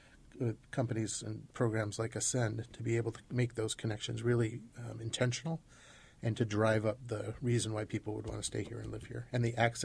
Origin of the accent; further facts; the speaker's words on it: East Coast, United States; now in Indianapolis, United States; I'm a transplant from the East Coast with three kids